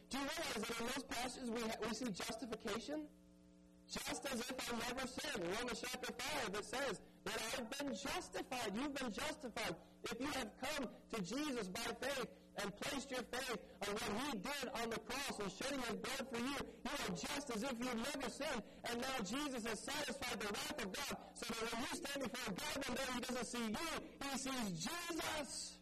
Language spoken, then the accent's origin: English; the South, United States; I'm from the South, you know, dead as dead, okay?